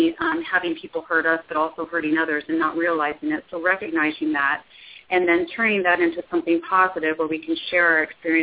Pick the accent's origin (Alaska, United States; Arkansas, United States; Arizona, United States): Arizona, United States; Phoenix; I grew up in Phoenix, Arizona. I have two sisters and a brother, and so we have generations of family here from Phoenix.